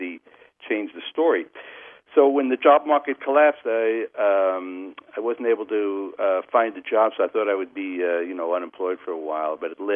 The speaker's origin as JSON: {"language": "English", "town": "Bronx", "region": "New York", "country": "United States", "tie": "born or raised there", "said": "And I grew up in the South Bronx in a very kind of like a working class home."}